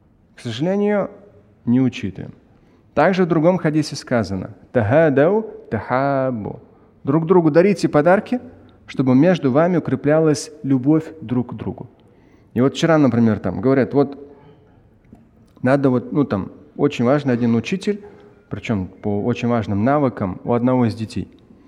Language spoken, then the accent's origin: Russian; Moscow, Russia; я обычный как бы москвич, да, в Москве родился.